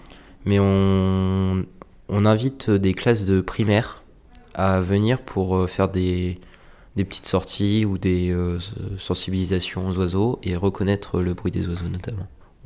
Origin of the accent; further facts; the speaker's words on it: Fouesnant, Brittany, France; Je viens de Bréau-Loup à Fouesnance, à côté de Quimper en Bretagne.